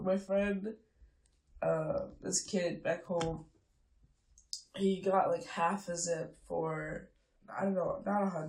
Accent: Long Island, New York, United States; since I'm from Long Island, New York

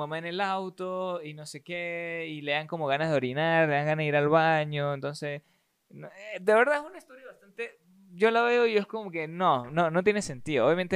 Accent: Venezuela; yo soy venezolano

